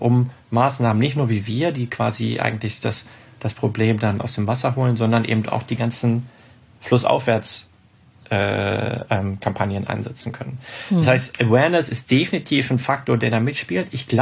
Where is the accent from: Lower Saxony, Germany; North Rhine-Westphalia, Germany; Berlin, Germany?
Lower Saxony, Germany; Hanover; Hannover, meine Heimatstadt